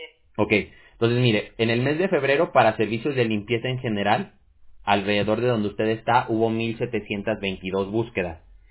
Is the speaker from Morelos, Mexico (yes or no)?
no; Mexico City, Mexico; also born or lived in Aguascalientes; Pero mire, yo soy de la Ciudad de México, pero yo viví mucho tiempo en Aguascalientes.